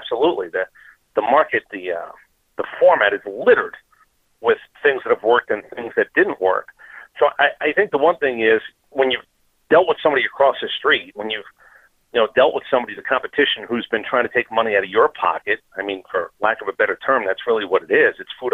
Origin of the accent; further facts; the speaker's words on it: New York, United States; also born or lived in New Jersey; now in Atlanta, United States; I don't root for the teams that I rooted for growing up in New York and New Jersey anymore.